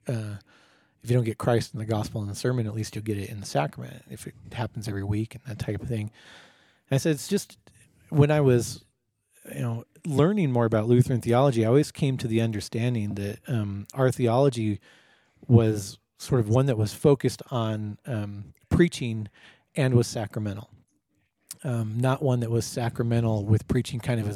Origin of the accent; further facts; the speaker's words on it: California, United States; Now, maybe this just is because I grew up in California, whatever, but I've always gone to very conservative LCMS churches